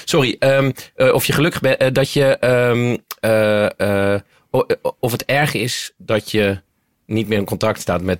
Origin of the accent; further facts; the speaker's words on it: Netherlands; Dat kunnen wij Nederlanders sowieso niet echt tegen.